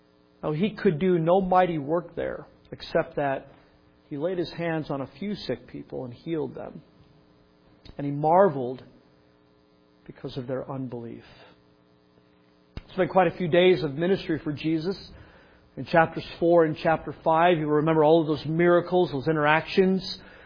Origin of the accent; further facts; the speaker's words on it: Chicago, Illinois, United States; Some of you, you grew up in someplace else, like Brenda and me. We grew up in Chicago.